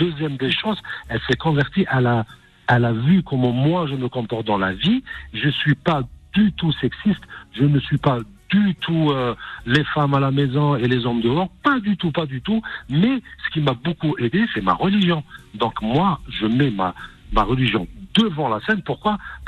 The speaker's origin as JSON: {"language": "French", "country": "Algeria", "tie": "born there", "said": "Mais moi, je suis né en Algérie. J'ai eu une éducation musulmane."}